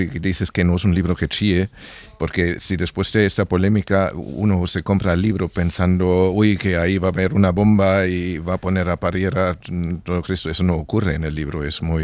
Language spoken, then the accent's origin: Spanish; Germany; yo como alemán recuerdo cómo funcionaba la RDA